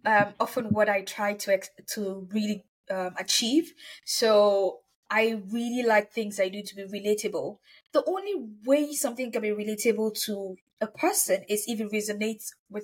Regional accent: Nigeria; And also for some perspective as well, I come from Nigeria, and in many parts of Africa as a whole

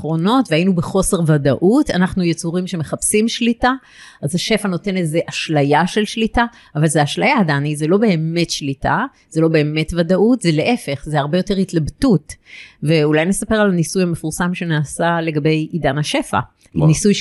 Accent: Givatayim, Tel Aviv District, Israel; אנחנו לא, בגבעתיים זה לא היה, לא גדלנו בשכונת העוני

